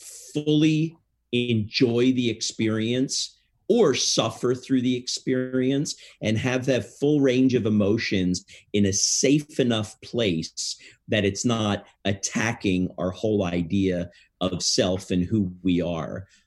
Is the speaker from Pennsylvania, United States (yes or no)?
yes; Philadelphia, Pennsylvania, United States; I grew up in Philadelphia and I lived here.